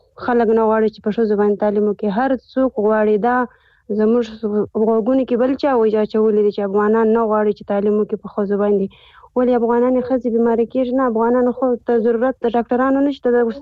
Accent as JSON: {"language": "Pashto", "country": "Afghanistan", "lives_now": "Pakistan", "said": "افغان یم له پاکستان څخه خبرې کوم."}